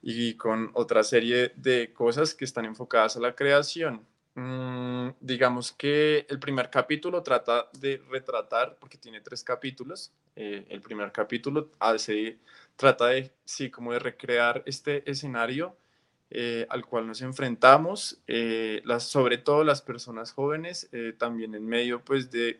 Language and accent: Spanish; Colombia; born there; nacimos en Colombia y la situación social es como muy difícil.